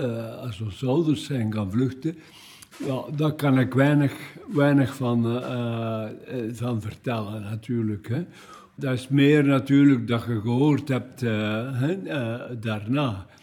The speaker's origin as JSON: {"language": "Dutch", "region": "Limburg", "country": "Belgium", "said": "ik ben eigenlijk dus afkomstig van Limburg. Ik ben geboren in Schuurlijk, de stad, de 15 januari 1942"}